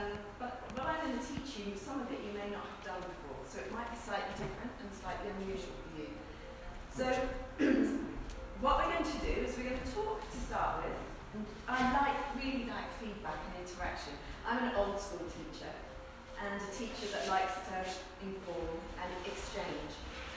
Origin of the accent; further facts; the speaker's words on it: England, United Kingdom; And as you might guess, well, you know, I come from England. And my husband's American and his mother lives here.